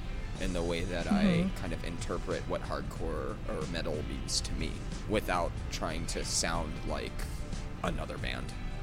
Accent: Midwest, United States; So we grew up playing, like, pop punk or alternative, you know, growing up in the Midwest and whatnot.

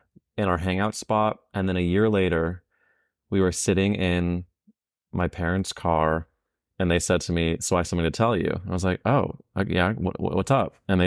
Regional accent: St. Louis, Missouri, United States; I'm from St. Louis where there's an area called Forest Park and there are these fountains that we would hang out at night.

